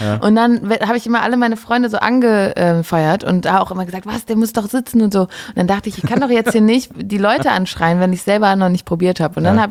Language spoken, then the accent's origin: German; Aldekerk, North Rhine-Westphalia, Germany; also born or lived in Rheurdt; Und ich bin in Röhrt geboren und dann nach Aldekerk gezogen.